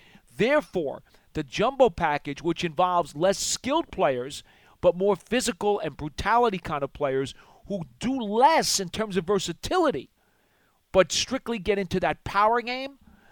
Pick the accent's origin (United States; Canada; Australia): United States; Northeast; You know, I'm a paisan from the Northeast. This is where I belong.